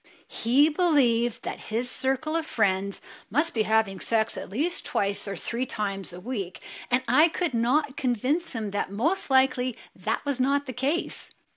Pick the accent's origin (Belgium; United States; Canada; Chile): Canada; Calgary, Alberta; just to give you an example, I'm from Calgary